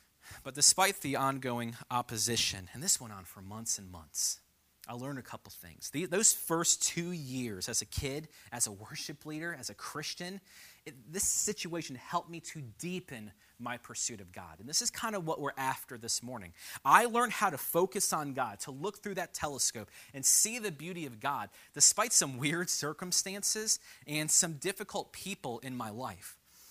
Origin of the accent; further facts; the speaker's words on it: Temple Terrace, Florida, United States; When I was a kid, I grew up in Temple Terrace, and I played for Temple Terrace Little League.